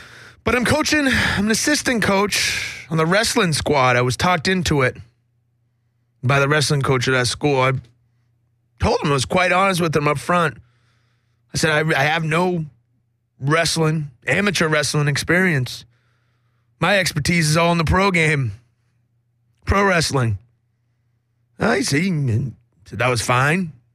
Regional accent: Massachusetts, United States; Look, yeah, I'm from Massachusetts. My father's a huge Kennedy guy.

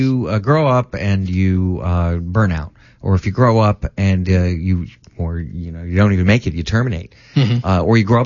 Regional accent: Palm Springs, California, United States; born there; I'm in California. I cheated. I was born in Palm Springs.

